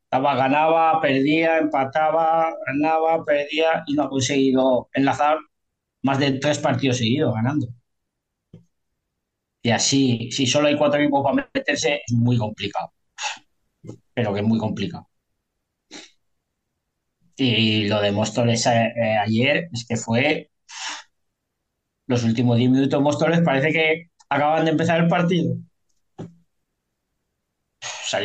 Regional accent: Portugal; Portugal, yo soy portugués

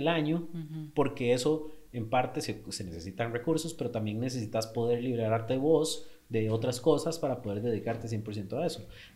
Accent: Costa Rica; nosotros como emprendedores ticos

